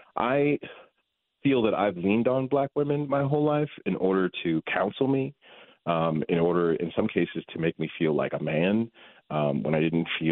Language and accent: English; Ohio, United States; When I was growing up in Ohio, I didn't, when you're young, like the place where you're living is the whole world